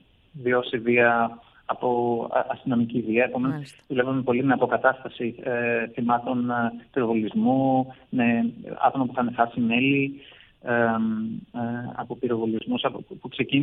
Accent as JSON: {"language": "Greek", "town": "Mytilene", "region": "North Aegean", "country": "Greece", "said": "Εγώ είμαι από τη Μυτιλήνη, από την πόλη της Μυτιλήνης. Η πόλη της Μυτιλήνης έχει 35.000 ανθρώπους."}